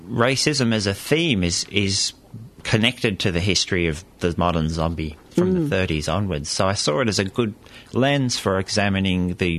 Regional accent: Australia; born or raised there; also born or lived in Liverpool, United Kingdom

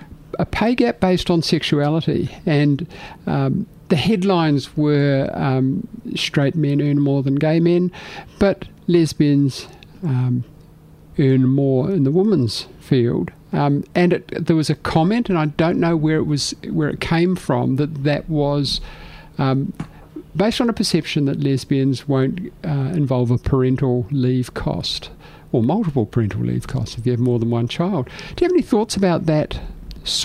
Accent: New Zealand; now in Australia; I've been in Australia 15 years. I came from New Zealand

